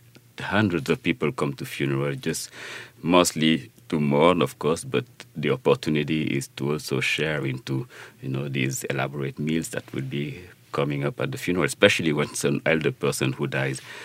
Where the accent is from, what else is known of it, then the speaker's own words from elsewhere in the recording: Senegal; You know, growing up in Senegal, you have to fall in love with food because it's so much part of the fabric of our society.